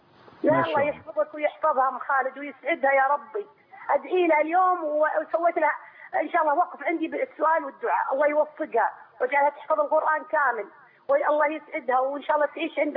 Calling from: Riyadh, Riyadh Province, Saudi Arabia; من السعودية، من الرياض

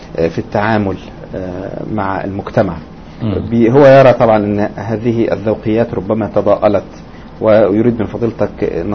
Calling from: Tunisia; أنا اتصل من تونس بعد إذن فضلتك.

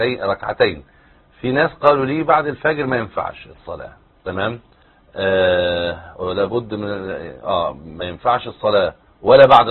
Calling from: Sudan; من السودان.

